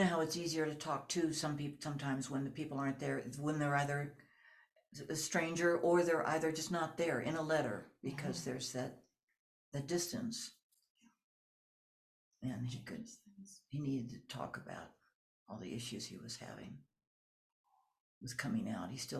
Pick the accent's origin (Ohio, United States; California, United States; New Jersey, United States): California, United States; Los Angeles; when I was growing up in Los Angeles with her, our house was always full of artists and painters and flamenco dancers